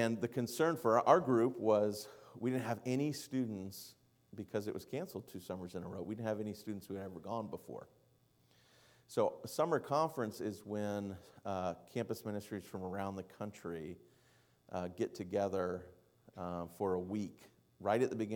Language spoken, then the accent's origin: English; Florida, United States; I grew up in Southwest Florida.